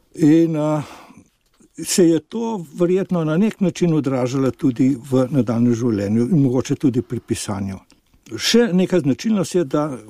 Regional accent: Ljubljana, Central Slovenia, Slovenia; Ja, rojen sem bil res v Ljubljani, koncem druge svetovne vojne.

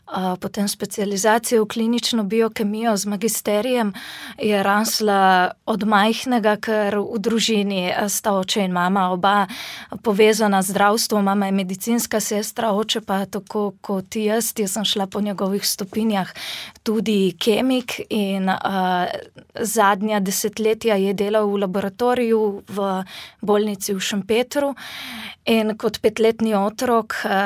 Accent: Ilirska Bistrica, Littoral–Inner Carniola, Slovenia; glede na to, da prihajam iz Ilirske Bistrice

